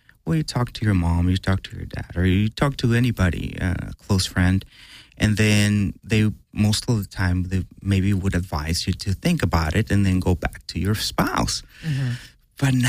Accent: Mexico; after growing up in Mexico, a very specific idea of what marriage should be and what marriage is.

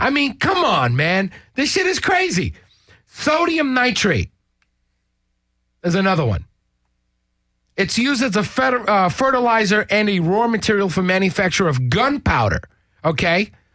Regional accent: New York, United States; Okay, I'm originally from New York.

